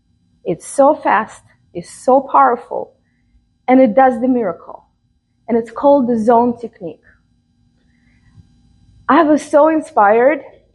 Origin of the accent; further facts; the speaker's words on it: Minsk, Belarus; growing up in Minsk, Belarus. Have you guys heard of Minsk, Belarus? It's former Soviet Union.